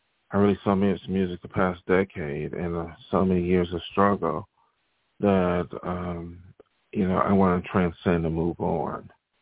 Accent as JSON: {"language": "English", "town": "Buffalo", "region": "New York", "country": "United States", "tie": "born or raised there", "said": "I dealt with people coming from my hometown, from Buffalo, New York"}